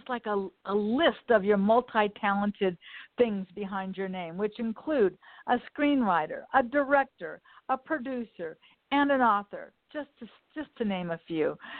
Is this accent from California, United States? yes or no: no; Westchester, New York, United States; I grew up right here in Westchester.